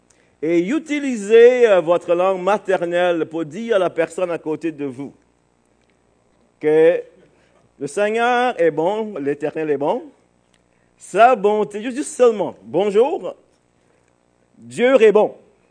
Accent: Barbados; first language English; French is a second language; now in Canada; Moi, je viens de la Barbade. C'est mon pays natal. Et ma langue maternelle, c'est l'anglais. Et ça fait plusieurs années que je suis au Québec. Et j'ai appris le français. Je me suis marié avec une Québécoise purlaine.

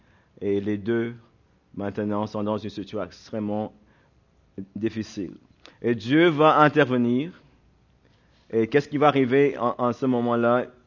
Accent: Quebec, Canada; Et vu que nous sommes québécois

